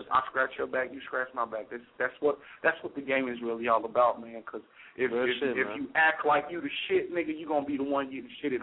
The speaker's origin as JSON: {"language": "English", "region": "Missouri", "country": "United States", "lives_now": "Philadelphia, United States", "said": "I'm from Missouri, Kansas, Missouri, living in Philadelphia now, but I'm from the Show Me State, man."}